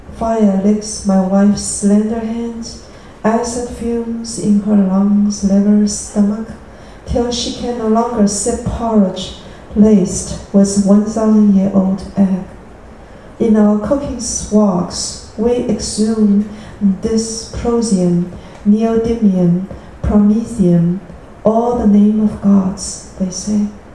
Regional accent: China; moved away as an adult; also born or lived in New York; now in Falcon Heights, United States; I'm from China, by the way. And I lived in New York for 30 years and been here since 1998. Now, this is the longest place I've ever lived.

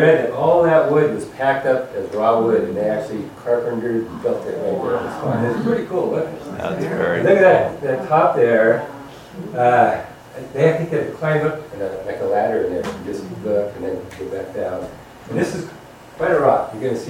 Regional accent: United States; And I grew up in Marble Mountain, so like I was already grounded here

